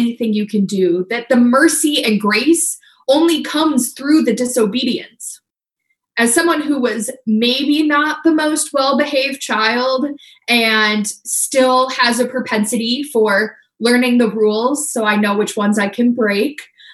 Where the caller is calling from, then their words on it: Sioux Falls, South Dakota, United States; I'm joining you from Sioux Falls, South Dakota.